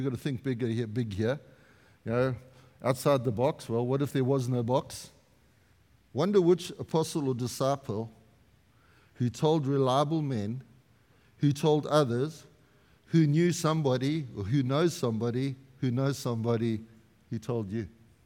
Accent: South Africa; now in Canada; And I'm going, I'm happy just to be South African-Canadian.

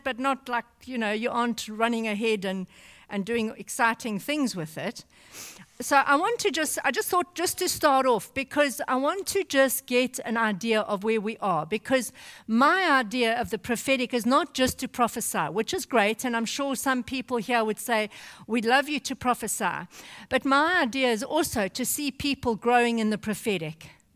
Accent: South Africa; it might be because I'm South African.

